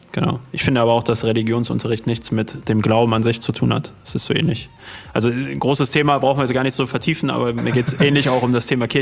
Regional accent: Dortmund, North Rhine-Westphalia, Germany; Also wir kommen ja aus Dortmund

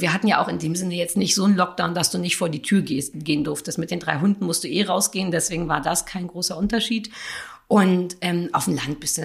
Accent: Berlin, Germany; weil ich bin auch wirklich in Berlin-Mitte groß geworden. Also unterm Fernsehturm habe ich als Kind rumgehangen. Meine Schule war 100 Meter vom Fernsehturm entfernt, also mittiger geht's gar nicht.

